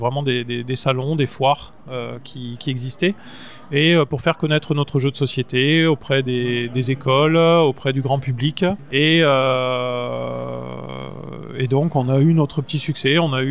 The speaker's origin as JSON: {"language": "French", "town": "Strasbourg", "region": "Grand Est", "country": "France", "said": "j'ai passé toute mon enfance en Allemagne, pendant mes vacances scolaires, je suis né à Strasbourg, donc je suis strasbourgeois, donc j'allais toutes les vacances scolaires en Allemagne."}